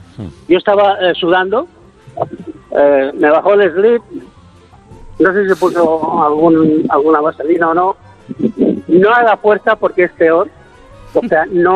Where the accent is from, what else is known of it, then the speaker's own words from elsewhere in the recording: Villarrobledo, Castilla-La Mancha, Spain; Yo soy de Villarrobledo.